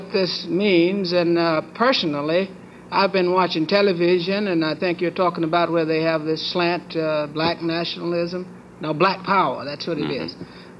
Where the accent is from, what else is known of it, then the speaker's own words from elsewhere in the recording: Mississippi, United States; I grew up in Mississippi, and I spent 9 years of my life in the military.